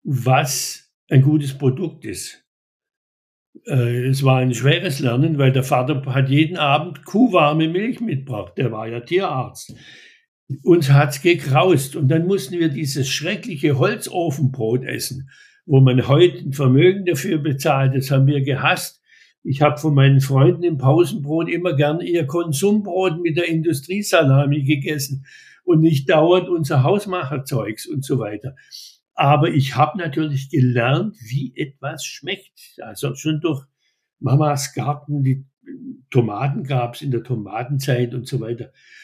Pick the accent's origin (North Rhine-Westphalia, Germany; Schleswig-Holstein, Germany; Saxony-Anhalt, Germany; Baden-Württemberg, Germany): Baden-Württemberg, Germany; Schwäbisch Gmünd; ich komme aus Schwäbisch Gmünd und Württemberg ist ein protestantisches Land. Teilweise gnadenlos protestantisch.